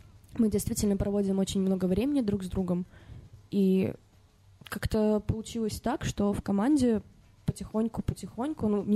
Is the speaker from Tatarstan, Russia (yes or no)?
yes; Tatarstan, Russia; Я татарка, мне можно.